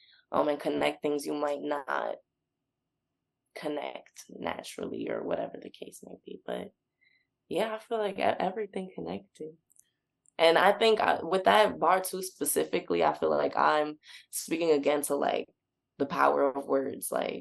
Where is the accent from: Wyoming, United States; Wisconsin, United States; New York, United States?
New York, United States; Brooklyn; And I'm from Brooklyn, and I'm from Flatbush/Crown Heights, because people have tried to be like, nah, that's not Flatbush, that's Crown Heights.